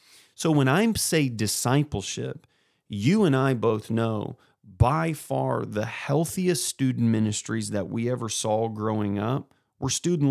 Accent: Kennett, Missouri, United States; also born or lived in Columbia, Missouri; so I moved my junior year from Kennett, Missouri to Columbia, Missouri. It was a huge cultural shock for me because Kennett's whole school was like maybe 400 students.

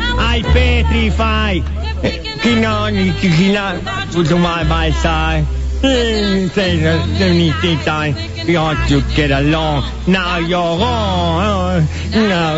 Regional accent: Rosario, Santa Fe, Argentina; Aspiro para adentro, soy rosarino.

